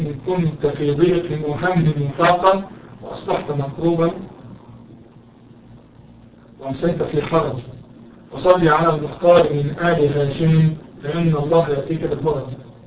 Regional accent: Egypt; انصرفت فينا فلان اللغة العامية عندنا في مصر.

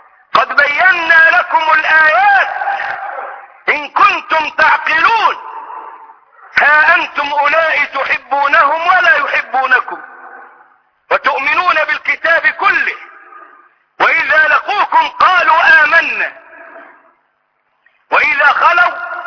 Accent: Egypt; حتى أيام يوسف والي أتى بشجر الغرقد فزرعه عندنا في مصر

